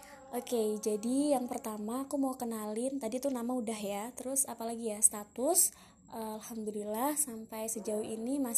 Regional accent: East Java, Indonesia; Meskipun sebenarnya aku bukan asalnya dari Jawa Barat atau dari Bandung, aku asalnya Jawa Timur asli. Ya, jadi perpaduan antara Tulungagung sama Nganjuk.

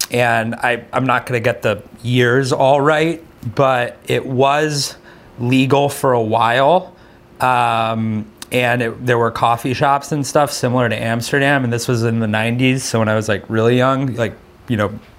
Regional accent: Switzerland; I grew up in Switzerland. And so, like, I didn't even, like, see a bong in real life until I, like, went to college in the States.

